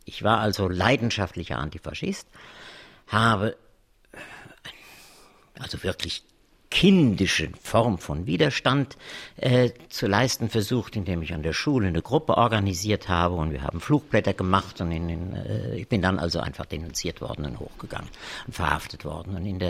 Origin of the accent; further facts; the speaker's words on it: Frankfurt, Hesse, Germany; Ich bin in Frankfurt aufgewachsen, in unserem Umkreis war eine Reihe auch jüdischer Familien.